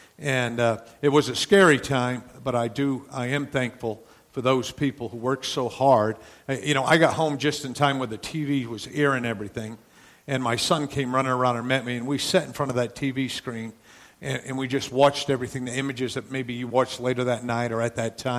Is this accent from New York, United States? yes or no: no; Connecticut, United States; accent: New England; we're from Connecticut, so we won't have a language issue here this morning.